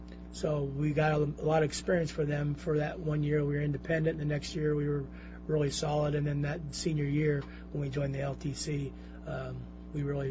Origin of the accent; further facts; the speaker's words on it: Canton, Illinois, United States; I was born and raised in Canton and down in the Peoria area